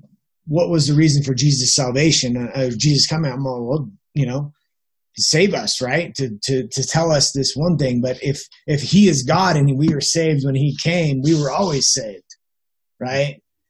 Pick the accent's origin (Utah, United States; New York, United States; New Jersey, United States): Utah, United States; growing up in Utah, right, having missionaries and stuff like that.